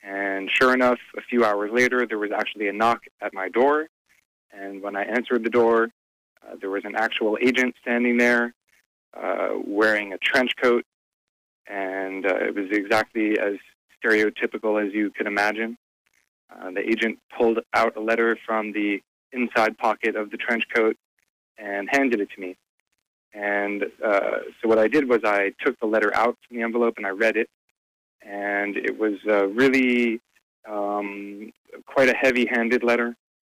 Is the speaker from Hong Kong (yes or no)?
no; United States; I felt certain that I always have the right to talk to a lawyer since I'm an American.